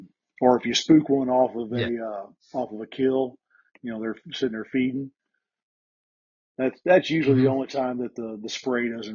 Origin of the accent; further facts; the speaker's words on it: Missouri, United States; But, you know, I'm from Missouri, and for us to hook into, you know, 40, 50, 60-pound blue cats is pretty regular.